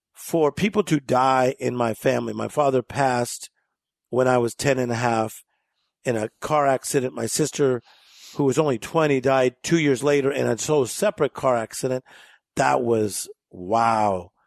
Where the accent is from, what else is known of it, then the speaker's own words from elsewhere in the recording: Compton, California, United States; And we grew up in Compton, California. And my dad was a steel worker. My mother worked at a place called Winchell's Donut Shop.